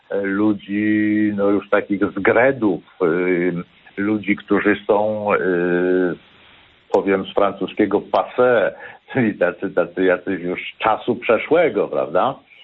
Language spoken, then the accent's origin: Polish; Kraków, Lesser Poland, Poland; Ja jako krakowianin z tej starej części Krakowa przyznam